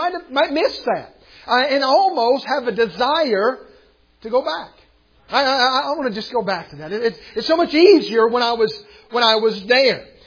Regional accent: United States; As an American Christian, we have no idea what it's like to face that kind of decision.

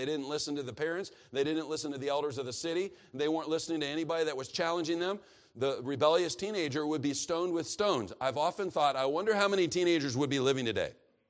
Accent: Kansas City, Missouri, United States; I'm from Kansas City.

